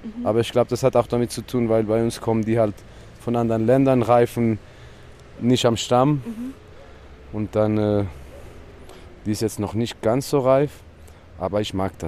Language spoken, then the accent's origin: German; Wetzikon, Zurich, Switzerland; Ja, also naturnah aufgewachsen. Wie soll ich sagen? Ich bin jetzt aus Wetzikon, das ist so ein sehr urbanes Städtchen.